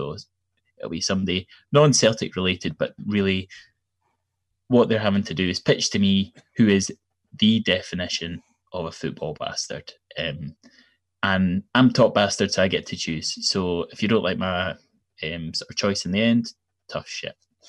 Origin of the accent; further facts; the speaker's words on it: East Coast, United States; I should also tell people that because I'm from the East Coast, I'm quite abrupt.